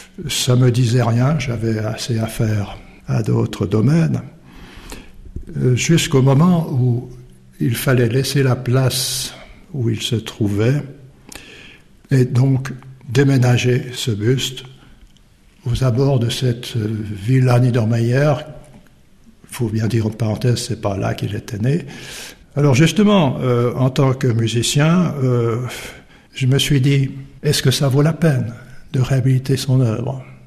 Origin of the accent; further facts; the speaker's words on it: Nyon, Vaud, Switzerland; born there; je suis né à Nyon, comme Niedermeyer, il y a 2 siècles.